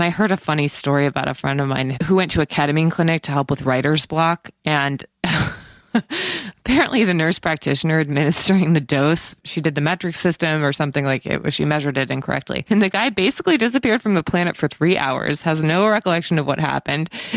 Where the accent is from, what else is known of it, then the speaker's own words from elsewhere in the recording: Kansas, United States; which is what we saw in my home state of Kansas.